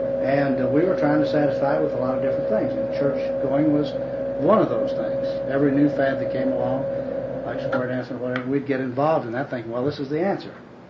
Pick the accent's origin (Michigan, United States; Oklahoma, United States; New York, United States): Oklahoma, United States; Oklahoma City; because you're from Oklahoma. That's where I'm from. My wife and I grew up in Oklahoma City.